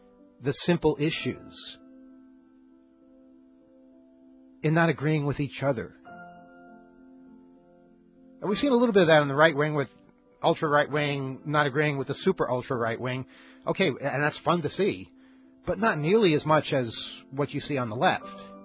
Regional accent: New York, United States; there is a station that I grew up with out on Eastern Long Island

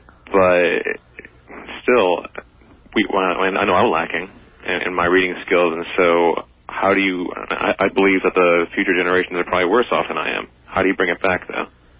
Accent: Bridgeport, Connecticut, United States; I'm actually calling from campus, but I'm originally from Bridgeport

